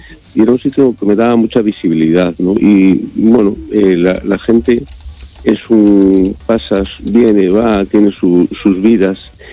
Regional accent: A Coruña, Galicia, Spain; Soy de Coruña, sí, soy de Coruña. Vivo en el mismo barrio.

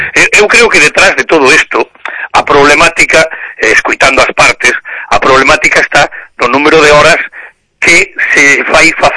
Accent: Galicia, Spain; somos galegos, somos españoles.

